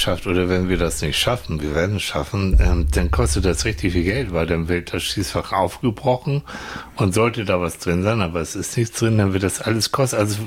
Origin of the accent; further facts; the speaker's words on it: Vierlande, Hamburg, Germany; ich bin ja auf dem Land groß geworden, so in Vierland, in der Nähe von Hamburg.